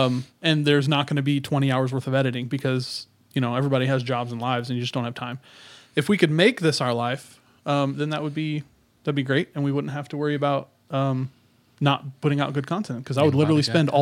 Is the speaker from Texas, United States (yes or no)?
yes; Houston, Texas, United States; I grew up in Houston, Texas, and it was so hot.